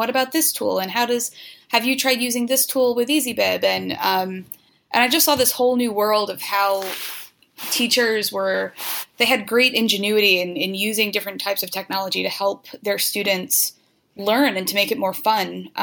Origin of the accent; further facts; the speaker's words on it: United States; But I had my first library job was part time and was down in my hometown, which is about 30 miles outside of New York City.